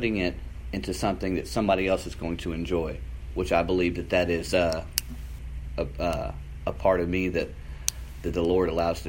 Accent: Louisville, Kentucky, United States; I am from Louisville, Kentucky, which is, if y'all don't know, the most northern part of Kentucky that is worth going to. It's where they hold the Kentucky Derby, stuff like that.

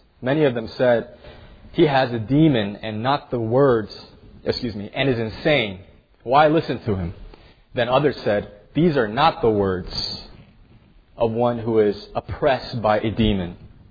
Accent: Louisville, Kentucky, United States; I'm from Louisville, Kentucky

